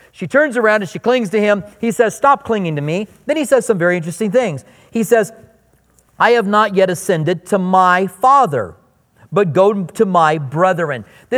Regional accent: Iowa, United States; You can tell I'm from Iowa by my name.

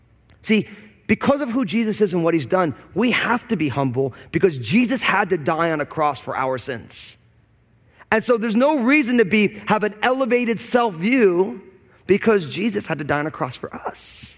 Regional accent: Washington, United States; now in Tucson, United States; I'm a pastor from the People's Republic of Washington State, but I'm pastoring, I came and teach over at Calvary Tucson.

